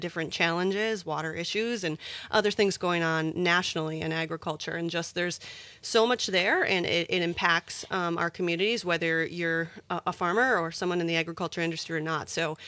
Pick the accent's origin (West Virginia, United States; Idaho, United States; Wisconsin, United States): Wisconsin, United States; also born or lived in Missouri; And growing up in Wisconsin, I was really dairy focused.